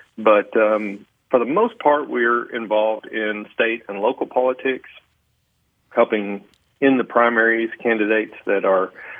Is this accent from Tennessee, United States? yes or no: yes; Jackson, Tennessee, United States; also born or lived in Georgia; For the most part, I was born in Georgia, but came to Tennessee with my family in 1976.